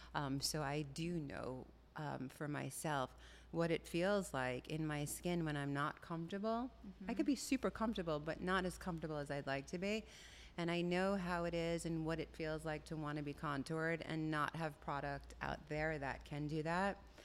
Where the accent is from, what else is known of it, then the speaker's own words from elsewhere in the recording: Long Island, New York, United States; I grew up in Long Island, New York.